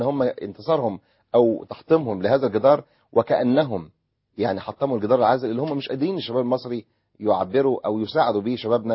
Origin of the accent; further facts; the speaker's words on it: Egypt; يؤسفنا جميعا كمصريين